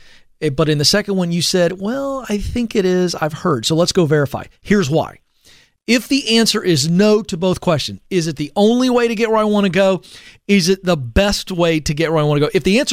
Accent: Southern US, United States; I love that because I'm a Southerner.

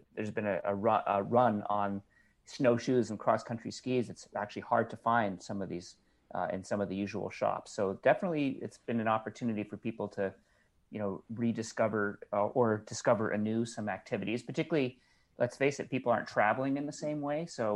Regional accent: Brookline, Massachusetts, United States; bike shops like Landry's in my hometown of Brookline

